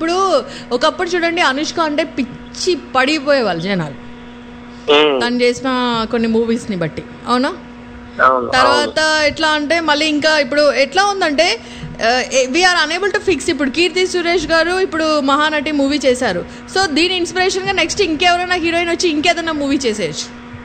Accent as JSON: {"language": "Telugu", "town": "Hyderabad", "region": "Telangana", "country": "India", "said": "మీ హైదరాబాద్ లా కాదు, మన హైదరాబాద్, మాది కూడా హైదరాబాద్."}